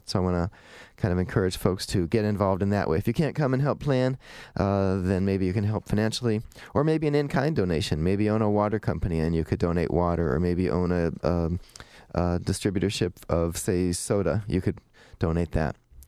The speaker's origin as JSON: {"language": "English", "town": "Twinsburg", "region": "Ohio", "country": "United States", "tie": "born or raised there", "said": "I grew up in Twinsburg."}